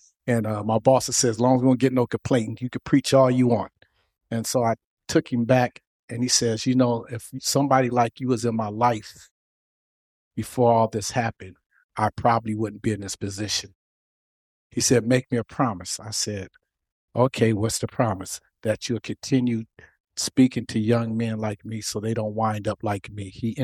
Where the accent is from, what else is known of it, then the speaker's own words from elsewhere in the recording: Oakland, California, United States; We grew up as kids in West Oakland.